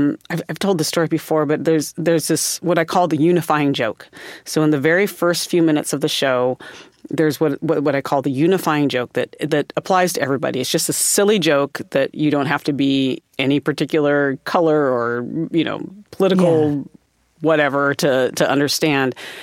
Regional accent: South Dakota, United States; I grew up in South Dakota, so harvest was very much at the forefront of that.

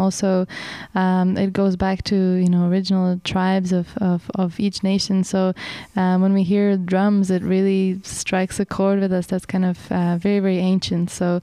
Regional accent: Czechia; English is a second language; went and inquired in a music school in my hometown about initially taking guitar lessons, because my dad, you know, there's this tradition about sitting around a fire and playing folk songs in Czech Republic

